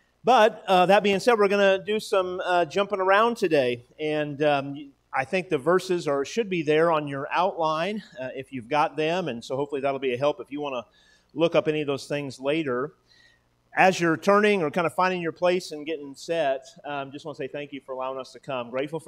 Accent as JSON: {"language": "English", "region": "Oregon", "country": "United States", "tie": "born or raised there", "said": "I was born and raised in Oregon. I never prayed for rain to start. I prayed for it to stop."}